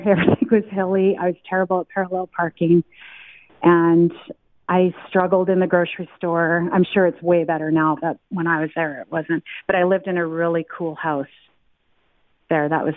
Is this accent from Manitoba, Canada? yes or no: no; Edmonton, Alberta, Canada; But for Edmonton, like the place, she loved it. And she knew that was my hometown.